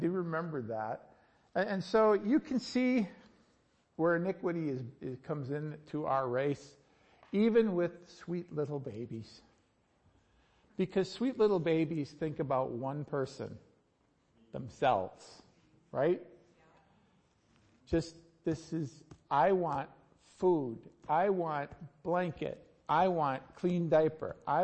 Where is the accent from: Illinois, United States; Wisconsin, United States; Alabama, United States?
Wisconsin, United States; But I'm not from Buffalo. I'm from Wisconsin, so whatever.